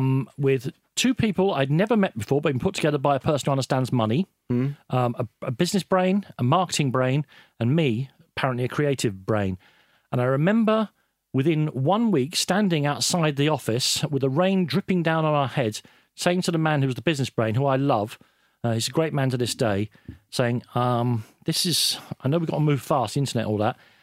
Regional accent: Ireland; I'm Irish.

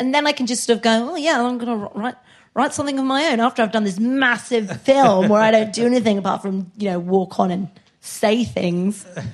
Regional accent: Maiden Bradley, South West England, United Kingdom; also born or lived in Bath; Yeah, a little village called Maiden Bradley.

